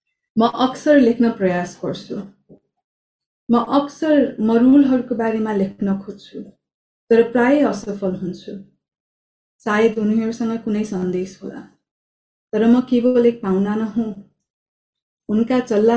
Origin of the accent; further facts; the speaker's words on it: Nepal; So like I said, I grew up in Nepal, and most of my adulthood, like late teens to my early 20s, no, more than that, actually.